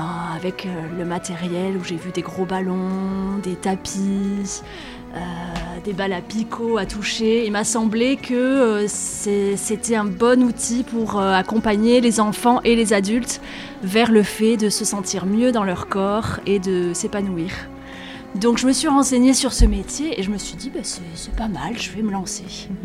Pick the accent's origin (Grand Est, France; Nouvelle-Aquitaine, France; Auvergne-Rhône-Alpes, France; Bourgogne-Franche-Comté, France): Nouvelle-Aquitaine, France; Rochefort; Et moi, je suis de Rochefort. J'aime beaucoup l'île d'Oléron.